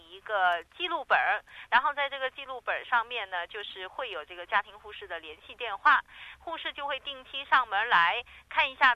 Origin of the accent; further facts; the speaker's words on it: China; now in Australia; 那我们中国人就是非常传统